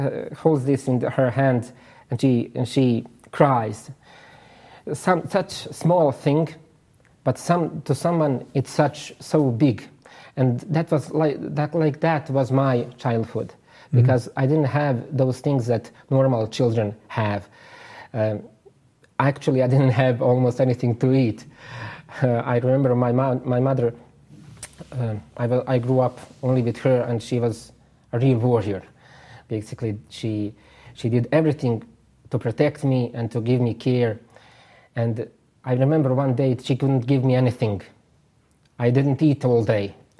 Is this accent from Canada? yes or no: no; Kozarska Dubica, Republika Srpska, Bosnia & Herzegovina; people in Bosnia, even now, they don't have luxury of these things. And even tonight, last night, in my hometown, Dubica, the Bosniaks came to, they are called povratnici.